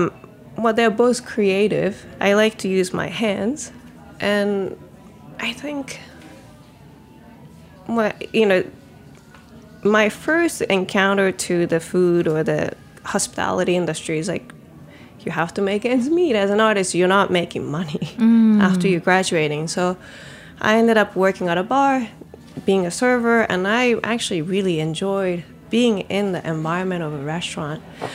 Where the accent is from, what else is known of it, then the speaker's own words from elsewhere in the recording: Fukuoka, Japan; So I am from Fukuoka, Japan.